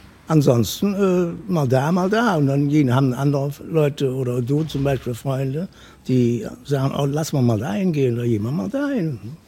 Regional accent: Cologne, North Rhine-Westphalia, Germany; also born or lived in Stendal; War ein halbes Jahr alt, wie ich nach Köln kam.

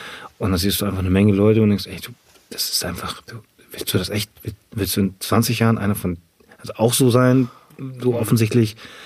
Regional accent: Ahrensburg, Schleswig-Holstein, Germany; ich komme aus Ahrensburg

